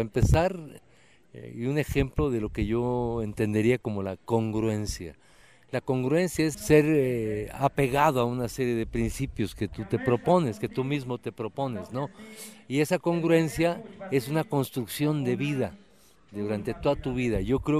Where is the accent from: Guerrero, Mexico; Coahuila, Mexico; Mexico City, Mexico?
Mexico City, Mexico; y vengo de la Ciudad de México.